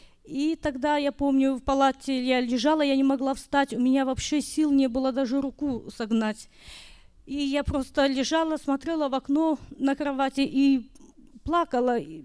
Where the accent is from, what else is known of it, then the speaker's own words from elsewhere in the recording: Ashmyany, Grodno Region, Belarus; Мы из Белоруссии, из города Ашмян. У нас двое детей.